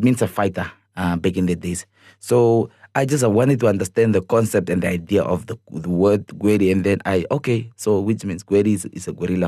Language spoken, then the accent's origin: English; Katutura, Khomas, Namibia; I come from Katutura. I understand the people that lives in shacks.